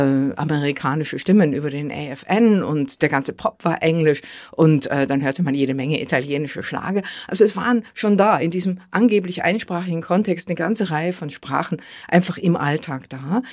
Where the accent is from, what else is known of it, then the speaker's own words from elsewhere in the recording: Bavaria, Germany; ich bin in Bayern aufgewachsen, man hört das ja auch noch. Und meine Mutter kam vom bayerischen Dorf und die hat Dialekt gesprochen. Und meine Vaterfamilie kam aus Schlesien und die haben schlesische Wörter benutzt. Und in der Schule hat man mir Hochdeutsch beigebracht.